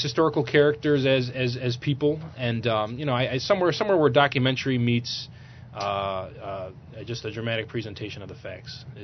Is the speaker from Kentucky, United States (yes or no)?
no; Chicago, Illinois, United States; I'm from Chicago.